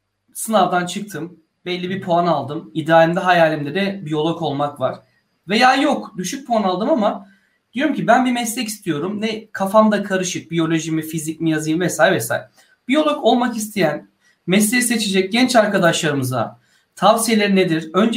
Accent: Yozgat, Turkey; ben sana bir şey söyleyeyim kanka. Yanlış anlaşılmasın. Beş ben Yozgatlıyım o yüzden.

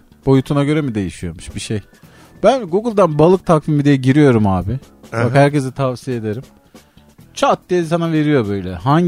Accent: Konya, Turkey; Bir de Konyalıyım ya. Hiç benim balığı görmemiş olmam lazım normalde.

